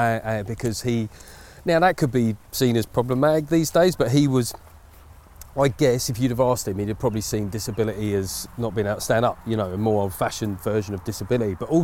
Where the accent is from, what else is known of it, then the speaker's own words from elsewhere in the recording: East of England, United Kingdom; And I said … I come from Essex